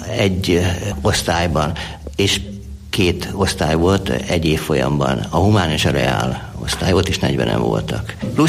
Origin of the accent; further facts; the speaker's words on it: Óbuda, Budapest, Hungary; Én óbudai vagyok, Óbudán lakom, laktam hosszú éveken keresztül